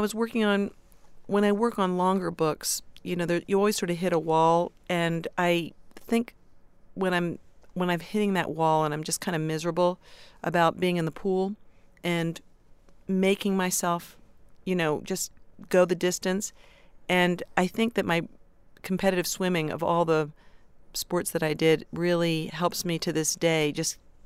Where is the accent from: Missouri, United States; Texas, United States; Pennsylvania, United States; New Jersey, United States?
New Jersey, United States; Westfield; now in New York City, United States; Great memories growing up in Westfield, New Jersey